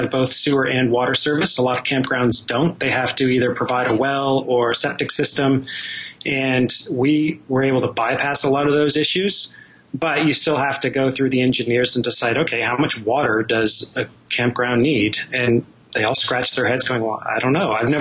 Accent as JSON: {"language": "English", "region": "Colorado", "country": "United States", "tie": "born or raised there", "said": "You know, okay, so I grew up in Colorado, and we used to go to the shows at Red Rocks."}